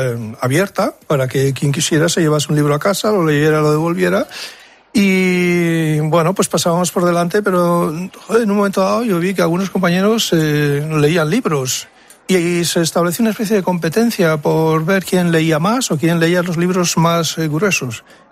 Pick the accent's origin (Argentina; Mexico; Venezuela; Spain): Spain; Basque Country; Y como por otro lado ocurrió en mi tierra natal y yo estoy empeñado en un proyecto literario de narración, de historias de gentes vascas